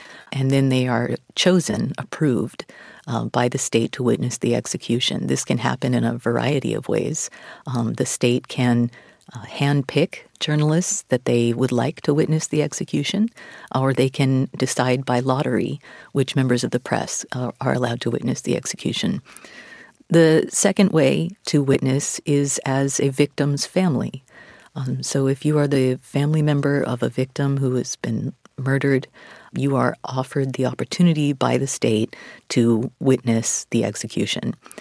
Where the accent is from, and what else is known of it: Texas, United States; born or raised there